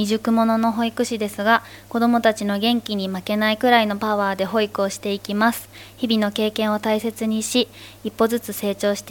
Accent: Fujisawa, Kanagawa, Japan; 海を見ると自分は湘南育ちなのだなと実感します。

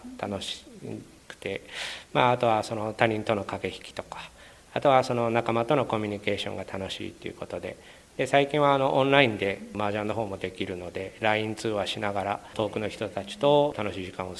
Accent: Gunma, Japan; now in Fujisawa, Japan; 藤沢の方に来たのがまだ1年前でして、まあ、コロナ禍もあってまだいろいろ行けてないんですけども、私その出身が群馬でして海なし県ということで

